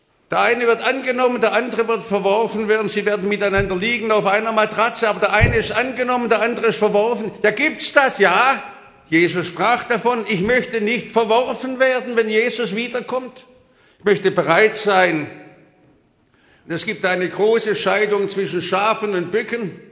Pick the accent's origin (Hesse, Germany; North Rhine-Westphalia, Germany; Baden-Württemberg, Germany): Baden-Württemberg, Germany; Stuttgart; Ich bin ja in Stuttgart aufgewachsen, in den Bombennächten.